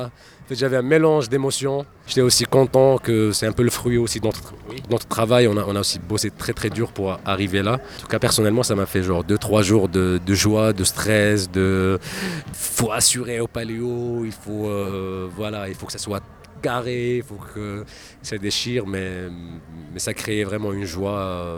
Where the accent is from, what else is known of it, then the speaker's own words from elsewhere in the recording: Algeria; now in Switzerland; Du coup, on habite en Suisse. Moi, je suis algérien.